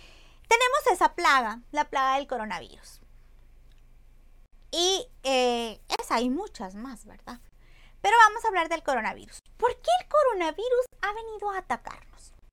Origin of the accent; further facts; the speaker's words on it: Monterrey, Nuevo León, Mexico; Somos, en Monterrey, la ciudad que más Coca-Cola consume a nivel mundial.